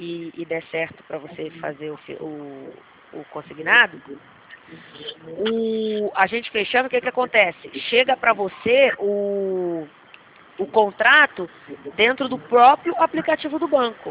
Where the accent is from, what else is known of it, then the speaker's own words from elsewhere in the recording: Campinas, São Paulo, Brazil; Eu sou aqui da região de Campinas.